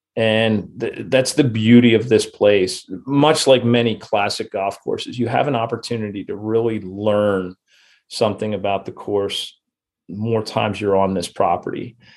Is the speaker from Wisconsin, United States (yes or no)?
no; Pennsylvania, United States; I grew up in Lancaster County. So 20 minutes from the club, growing up on and playing most of the public courses in the area.